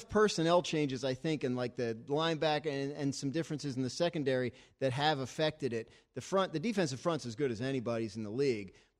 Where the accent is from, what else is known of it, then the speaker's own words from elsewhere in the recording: New Jersey, United States; I'm from New Jersey, love New Jersey, proud of it.